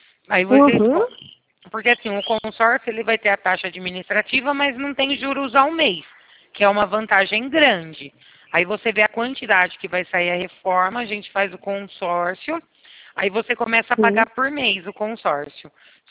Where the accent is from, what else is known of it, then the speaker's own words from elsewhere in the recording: São Carlos, São Paulo, Brazil; Sou de São Carlos.